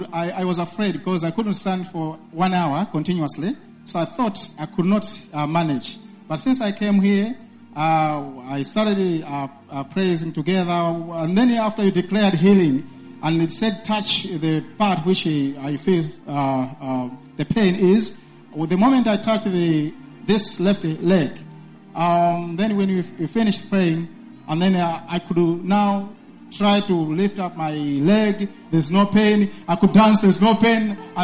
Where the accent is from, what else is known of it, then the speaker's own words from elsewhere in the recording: Mangochi, Southern Region, Malawi; In fact, I'm from Mangochi and I came here for some duties.